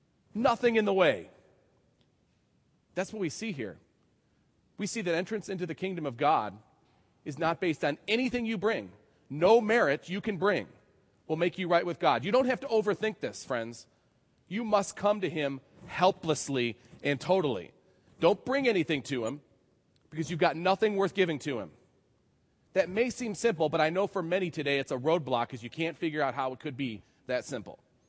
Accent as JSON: {"language": "English", "region": "New York", "country": "United States", "tie": "born or raised there", "said": "When I was growing up in Western New York, we lived in what was called a rural suburb."}